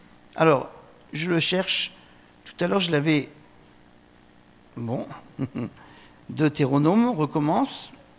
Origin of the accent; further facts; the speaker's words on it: Normandy, France; je suis normand, donc le fruit en Normandie, c'est la pomme. Hein ? Voilà, vous savez tout sur moi maintenant, je suis d'origine normande.